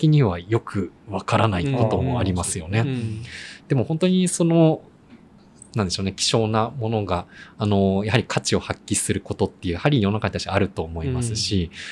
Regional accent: Tochigi, Japan; 自分自身そのエゴとしてやはり貢献したいなというふうに思うのが自分の生まれ育った栃木県であるというふうなものですね。

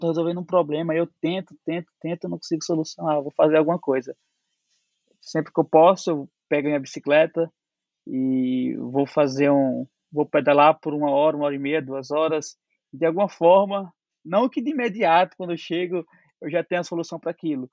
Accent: Northeast Region, Brazil; como eu falei, eu sou nordestino, eu gosto de ler.

